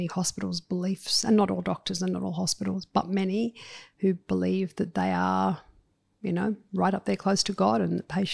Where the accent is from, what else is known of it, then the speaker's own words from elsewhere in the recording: Australia; as an Australian in 2023